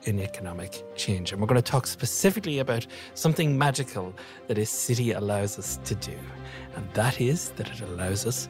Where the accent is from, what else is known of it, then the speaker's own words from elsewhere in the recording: Ireland; So as my accent no doubt gives me away, I'm Irish originally, and I lived through the Celtic Tiger, very big economic boom in Ireland.